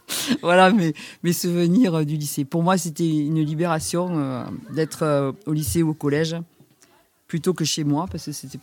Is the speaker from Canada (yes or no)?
no; Seix, Occitanie, France; also born or lived in Saint-Girons; Donc je suis née à Saint-Girons à l'hôpital, mais j'ai habité à Seix, un petit village au-dessus de Saint-Girons.